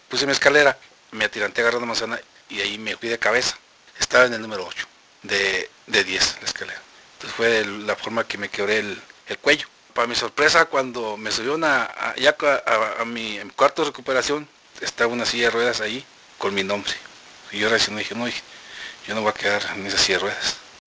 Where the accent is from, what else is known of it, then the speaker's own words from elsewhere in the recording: Durango, Mexico; vengo del estado de Durango.